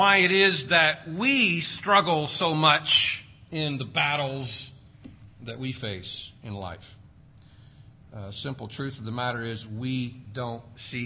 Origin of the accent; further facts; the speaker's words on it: Boise, Idaho, United States; since we're from Boise, we kind of got involved in the whole Bronco Nation thing.